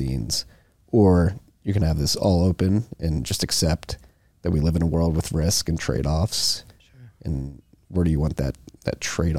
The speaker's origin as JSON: {"language": "English", "town": "Philadelphia", "region": "Pennsylvania", "country": "United States", "tie": "born or raised there", "said": "I grew up in Philadelphia"}